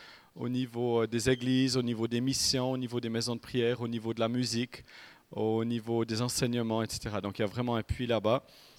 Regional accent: Switzerland; moved away as an adult; also born or lived in United States; on vient de Suisse, où on a grandi, où on est né.

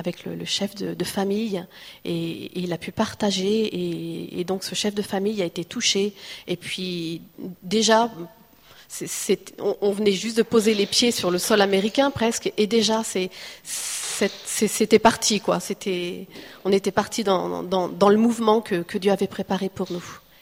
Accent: France; nous, en tant que Français, on puisse apporter notre part de puzzle

